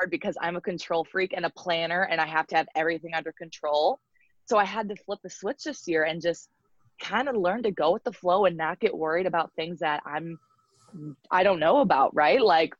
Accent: United States; So it was me as an American, and then the other foreigner was a Czech Republic girl.

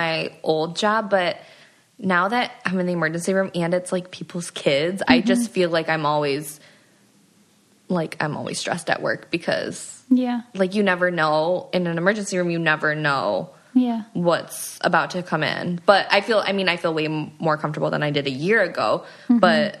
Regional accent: Houghton Lake, Michigan, United States; Yeah, he's from my hometown.

